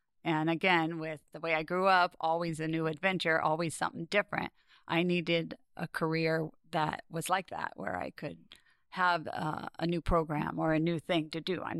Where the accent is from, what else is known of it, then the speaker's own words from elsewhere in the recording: Florence, Oregon, United States; I was raised mostly in Florence, Oregon, Central Oregon coast, and I went to most of my schools there as well.